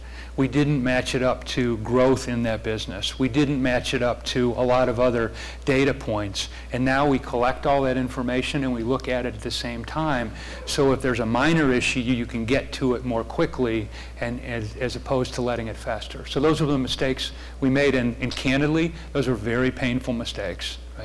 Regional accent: Michigan, United States; Growing up in Michigan, the thing I learned is you have cycles.

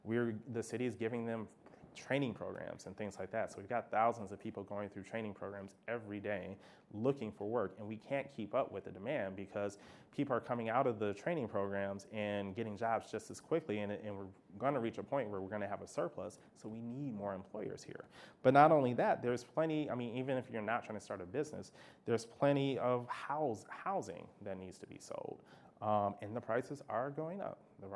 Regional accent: Michigan, United States; I grew up in Russell Woods. I grew up in Dexter Davis.

